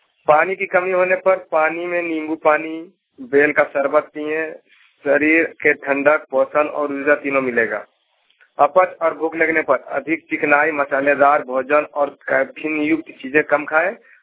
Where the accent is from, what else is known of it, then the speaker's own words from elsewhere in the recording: Delhi, India; now in Noida, India; Doctor Delhi के रहने वाला हूँ, जो कि फिलहाल अभी नौकाडी से मैं बात कर रहा हूँ।